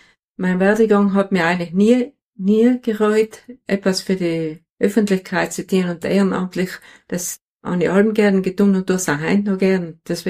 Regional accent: St. Leonhard, Trentino-Alto Adige, Italy; geboren, bin in St. Leonhard Oberbrixen und mit 7 Geschwistern aufgewachsen in einem Bauernhof und Gastwirtschaft.

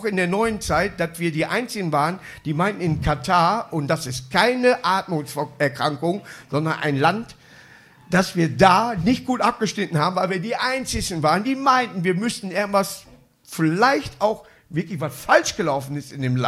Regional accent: Northern Germany, Germany; aber ich bin gebürtiger Norddeutscher, bin ich stolz drauf.

